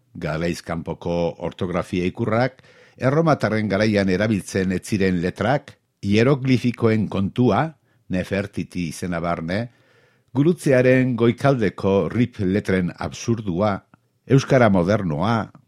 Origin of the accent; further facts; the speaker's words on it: Basque Country, Spain; Arabako euskalduna naizen aldetik, izugarri postuko nintzateke erromatarren garaiko euskarazko testigantzak aurkituko balira.